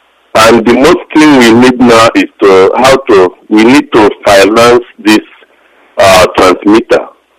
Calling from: Sweden; I'm calling from Sweden.

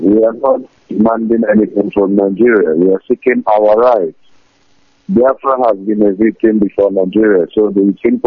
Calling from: Mumbai, Maharashtra, India; I'm calling from Mumbai, India.

